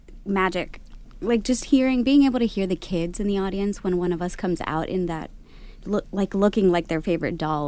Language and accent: English; Texas, United States; I'm originally from Texas, I've lived in California for 7 years now.